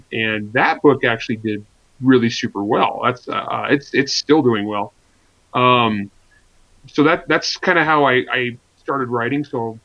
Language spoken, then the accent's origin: English; Italy; I grew up in Italy. It was a pretty rough place. We were, poor dairy farmers